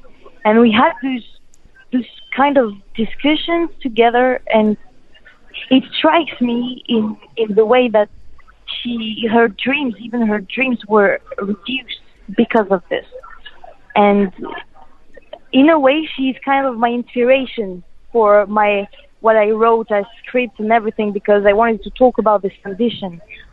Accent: Kosovo; also born or lived in France; I have this double culture between Kosovo and France, and I grew up in Kosovo.

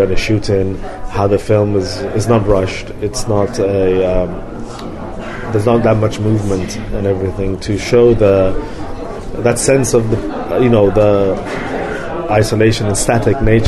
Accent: London, United Kingdom; I'm not Native American. I'm Iranian. I grew up in London.

